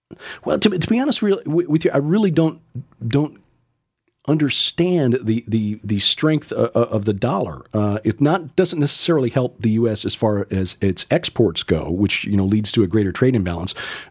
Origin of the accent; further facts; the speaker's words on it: Chicago, Illinois, United States; I'm from Chicago. And when you grow up in Chicago, you think nothing happens mm-hmm. south of Joliet.